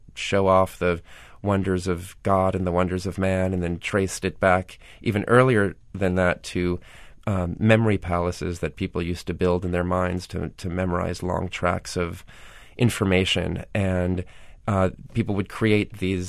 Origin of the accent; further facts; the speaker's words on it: New Jersey, United States; also born or lived in New York City, United States; My parents, we were raised in New Jersey. My parents hated New York.